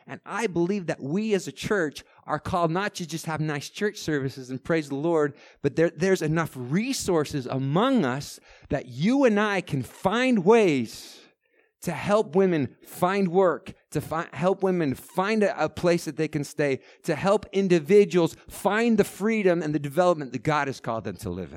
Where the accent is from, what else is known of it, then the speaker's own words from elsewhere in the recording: Oklahoma, United States; There's an evangelist who came through my city in Oklahoma. I'm American, by the way, if you didn't pick that up already.